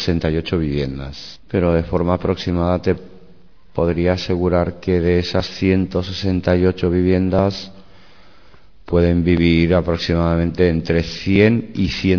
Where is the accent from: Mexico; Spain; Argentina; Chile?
Spain; Valencia, Valencian Community; Muchos de ellos hemos nacido aquí, en la misma zona, somos vecinos del Cabañal de toda la vida